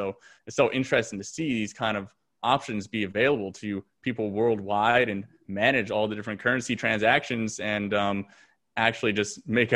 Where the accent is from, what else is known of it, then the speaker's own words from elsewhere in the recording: Canada; Because even myself as a Canadian